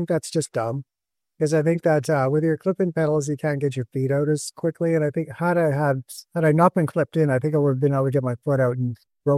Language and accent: English; Brockville, Ontario, Canada; also born or lived in Saskatchewan / Ottawa; So I was born in Saskatchewan, which is the next province over from Alberta. And then when I was about six, my family moved to Ottawa for two years. Then we moved from there to Brockville